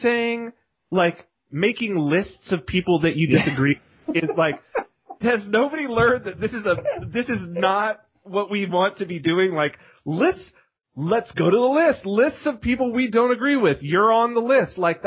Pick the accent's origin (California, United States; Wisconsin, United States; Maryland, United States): California, United States; I guess because I was raised in Southern California, you know what I mean?